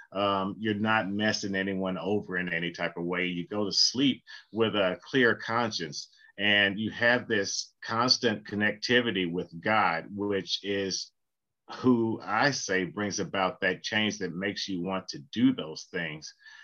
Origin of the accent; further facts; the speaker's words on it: Bowling Green, Kentucky, United States; now in Elizabethtown, United States; I live in Elizabethtown, Kentucky. I'm from Bowling Green, Kentucky.